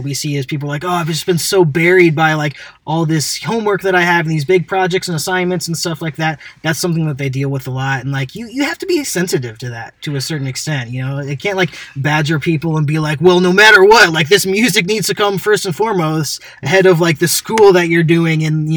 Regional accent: Cedar Rapids, Iowa, United States; Cedar Rapids. Yeah. Shout out to Cedar Rapids, Iowa.

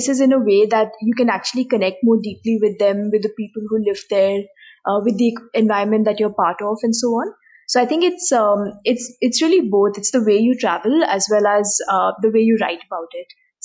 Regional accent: India; just by virtue of growing up in India, I think we're pretty much prepared for the rest of the world.

